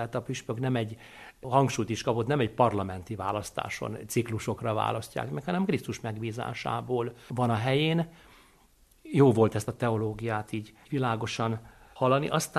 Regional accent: Hungary; Mondtam, hogy én Magyarországról vagyok

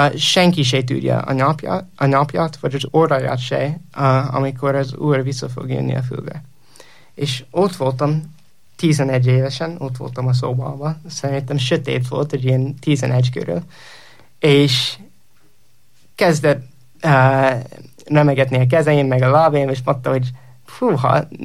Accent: Indiana, United States; also born or lived in Pennsylvania; Ahogy mondtam, egy keresztény családban nőttem föl, és Pennsylvaniában születtem, de amikor 8 éves voltam, elköltöztünk Pennsylvaniából Indiánába egy apukám új munkahelye miatt

